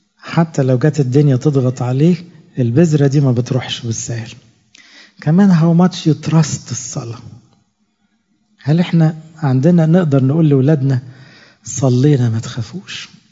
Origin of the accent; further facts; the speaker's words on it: Egypt; ممكن الناس تقول أبانا الذي على السلم عندنا في مصر أو في العربية